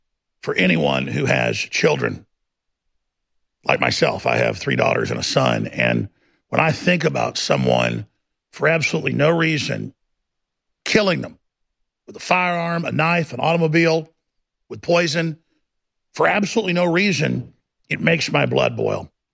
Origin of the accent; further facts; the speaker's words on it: Texas, United States; I'm a Texan. This happened close to where I live. It happened in Houston.